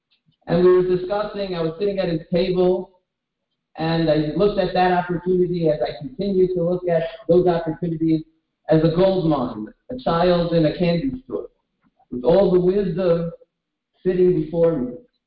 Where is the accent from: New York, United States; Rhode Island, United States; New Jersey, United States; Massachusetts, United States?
New Jersey, United States; I grew up in Jersey, where Rav Kalkovitz was a household name